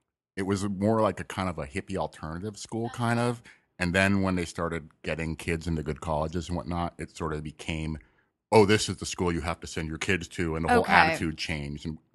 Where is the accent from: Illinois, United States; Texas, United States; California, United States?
California, United States; Malibu; There wasn't a high school when I grew up there. I grew up in Malibu.